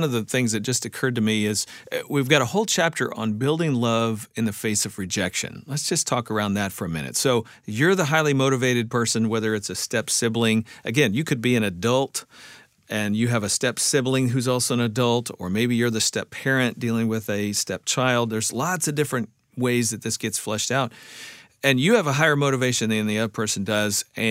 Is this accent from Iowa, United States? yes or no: yes; Iowa, United States; I grew up in Iowa. I never heard that before, but that's awesome.